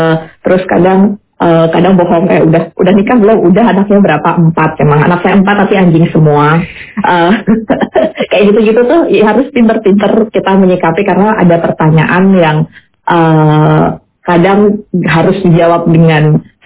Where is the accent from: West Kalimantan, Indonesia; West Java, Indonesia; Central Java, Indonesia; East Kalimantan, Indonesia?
Central Java, Indonesia; Semarang; harus melanjutkan studi di universitas di kota saya besar, yaitu di Semarang